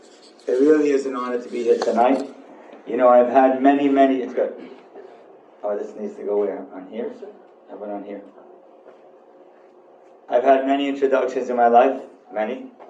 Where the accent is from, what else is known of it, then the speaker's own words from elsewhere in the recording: Syria; Oh, by the way, I'm also from a country that no longer exists. Just for the record, I'm from Syria. It really doesn't exist. So, but people know I'm Sephardi.